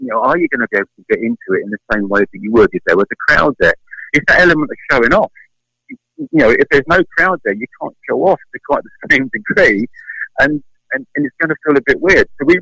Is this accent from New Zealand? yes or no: no; United Kingdom; Yeah, I'm British, so I have a bias towards it.